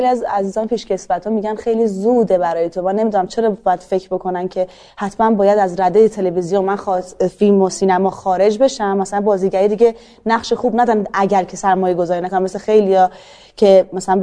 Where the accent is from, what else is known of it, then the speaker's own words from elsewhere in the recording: Iran; 100% همینطوره دیگه ما ایرانیم